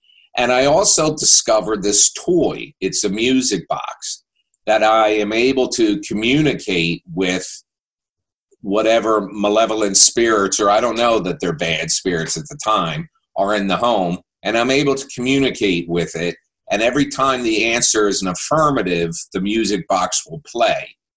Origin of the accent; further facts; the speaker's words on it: New Jersey, United States; I've been born and raised in South Jersey.